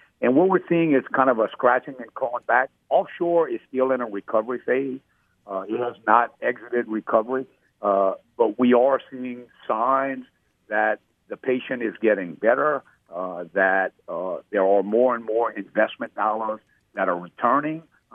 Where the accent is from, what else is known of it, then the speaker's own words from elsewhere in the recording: Louisiana, United States; accent: South Louisiana; My accent is clearly a South Louisiana accent.